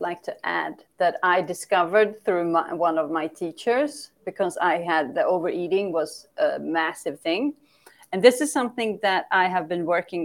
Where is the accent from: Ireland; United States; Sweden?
Sweden; English is a second language; so I'm from Sweden, and in Sweden, the history of Sweden is that large parts of the people, of the population, had for generation for long periods of time come from starvation